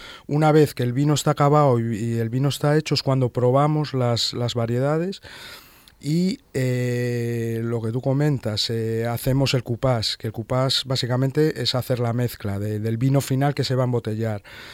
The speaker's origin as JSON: {"language": "Spanish", "region": "Galicia", "country": "Spain", "said": "Yo que soy gallego, por ejemplo, en Galicia"}